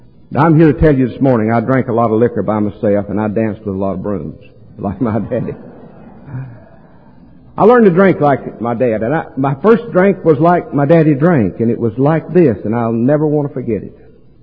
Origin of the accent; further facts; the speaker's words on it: Kannapolis, North Carolina, United States; Now, my little hometown of Kannapolis, North Carolina, railroad tracks run right down through the middle of it.